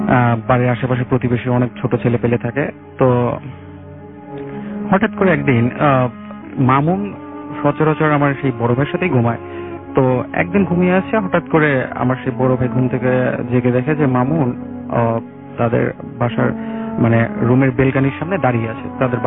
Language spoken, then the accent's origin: Bangla; Pabna, Rajshahi Division, Bangladesh; now in Dhaka, Bangladesh; আসসালামু আলাইকুম। আমি এসেছি মধ্যপাড়া থেকে, আমার হোম টাউন পাবনা অষ্টমনির সাথে।